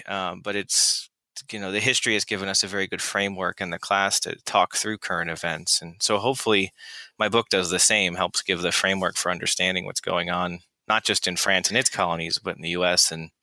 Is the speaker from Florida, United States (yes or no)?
yes; Florida, United States; I grew up in Florida, and I knew I wanted to study French colonial spaces.